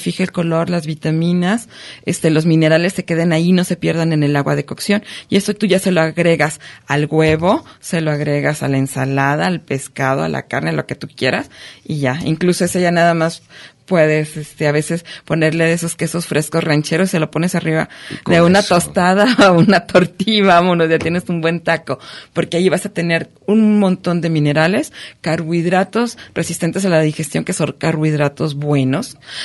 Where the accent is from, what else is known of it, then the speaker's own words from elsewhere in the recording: Durango, Mexico; Y acá en mi tierra, en Durango, se hace una especie de barbacoa